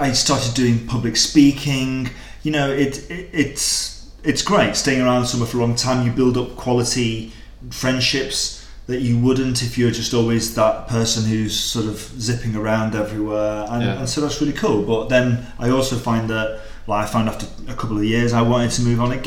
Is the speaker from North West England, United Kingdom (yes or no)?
yes; North West England, United Kingdom; So I'm from Northwest England, and I love my country and I've got a lot of family and friends there